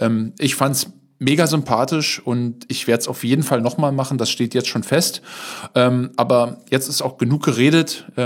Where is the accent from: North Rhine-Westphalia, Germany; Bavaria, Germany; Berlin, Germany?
Berlin, Germany; Wir kommen beide aus Berlin.